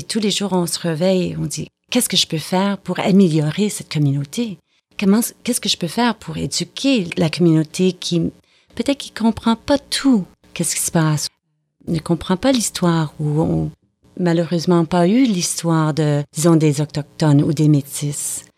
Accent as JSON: {"language": "French", "region": "Quebec", "country": "Canada", "said": "C'est comme dire, je suis québécoise et vous êtes française."}